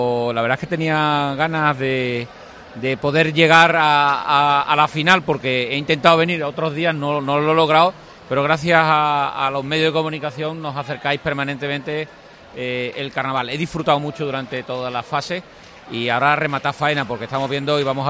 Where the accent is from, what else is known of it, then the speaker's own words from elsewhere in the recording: Cádiz, Andalusia, Spain; yo que soy de Cádiz, que vivo en Cádiz